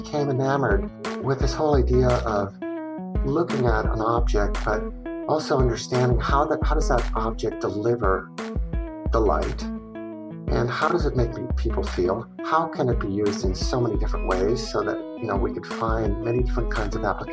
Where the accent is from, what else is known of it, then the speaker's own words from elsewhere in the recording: Chile; also born or lived in Venezuela; I was born in Venezuela, but I was immediately plucked away with the family to also go live in Chile for my first 7 years, following my father's job.